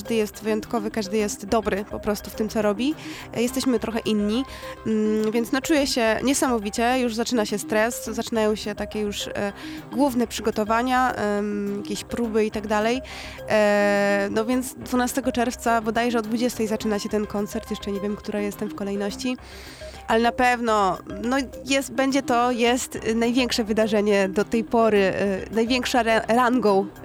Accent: Świdnik, Lublin Voivodeship, Poland; będę grała koncert w Świdniku, czyli niedaleko, to jest moje rodzinne miasto.

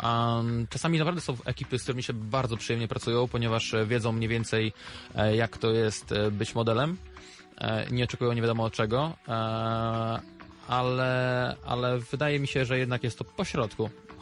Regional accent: Kraśnik, Lublin Voivodeship, Poland; born there; now in Lublin, Poland; Ogólnie urodziłem się w Kraśniku, aczkolwiek już od takich 16 lat mieszkam w Lublinie.

